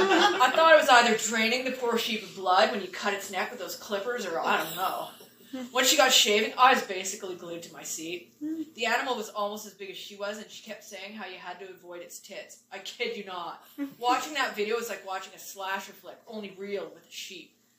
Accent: Smithers, British Columbia, Canada; I grew up in Smithers, and I was deeply convinced that I was like a very cosmopolitan person. All evidence to the contrary. I mean, Prince George was the biggest place I had ever been.

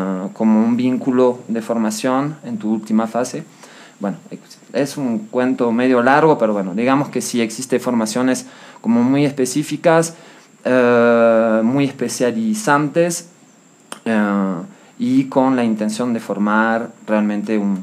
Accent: Venezuela; moved away as an adult; also born or lived in Caracas; now in Ecuador; yo llego a Ecuador hace 5 años y medio y vengo de Venezuela después de haber vivido unos 10 años, ¿no? En Caracas.

